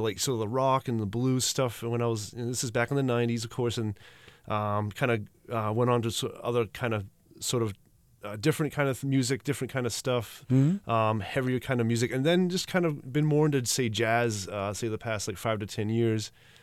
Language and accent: English; Westbrook, Maine, United States; Well, from the area, I'm from Westbrook. I live in Gorham now and been around for quite a while.